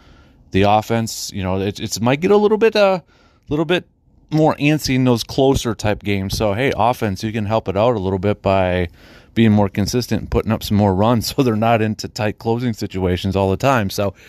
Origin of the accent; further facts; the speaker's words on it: Wisconsin, United States; And I'm a Packer dude, you know. I'm from Packer country.